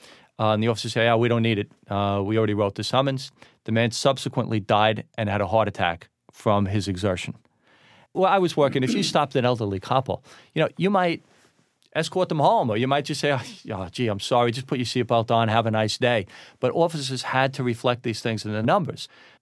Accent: Queens, New York, United States; Bayside, Queens.

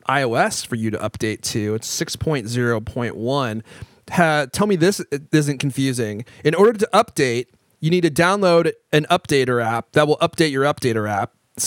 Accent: Redmond, Washington, United States; Actually, I grew up in Redmond, Washington. That's kind of a coincidence.

